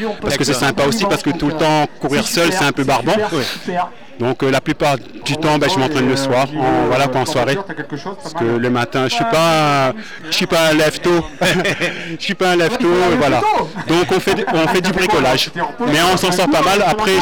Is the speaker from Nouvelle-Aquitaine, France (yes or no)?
no; Poisson, Grand Est, France; Je viens de Haute-Marne, dans un petit village qui est jumelé avec Avril, qui s'appelle Poisson.